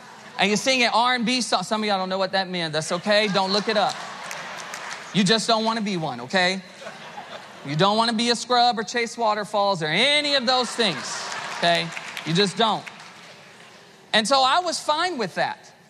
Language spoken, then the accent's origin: English; the South, United States; I'm from the South, and down there, they whooped their children, okay?